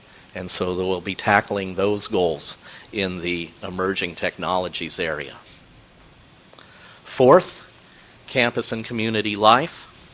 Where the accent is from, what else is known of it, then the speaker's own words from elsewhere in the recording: Kansas, United States; they remind me of my home state of Kansas. They're flat.